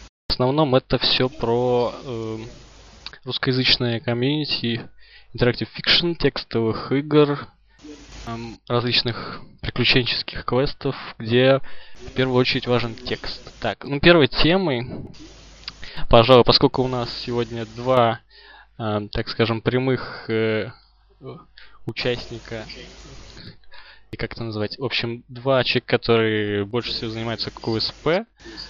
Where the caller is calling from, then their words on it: Saint Petersburg, Russia; я вещаю из Санкт-Петербурга.